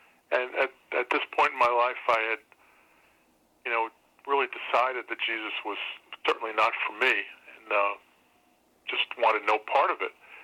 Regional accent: Brooklyn, New York, United States; Well, I was raised in Brooklyn, New York, in a Jewish home, but I don't know how typical, in that we were sort of on the secular side.

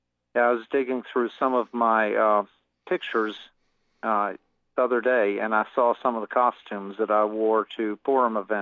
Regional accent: Coral Gables, Florida, United States; We were a Reform religious home, and I grew up in Coral Gables, Florida, just south of Miami.

